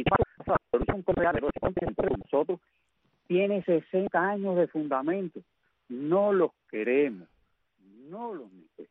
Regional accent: Cuba; porque somos cubanos

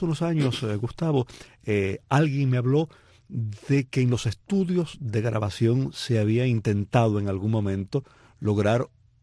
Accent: Cuba; en el portal de mi casa en mi pueblo en Cuba

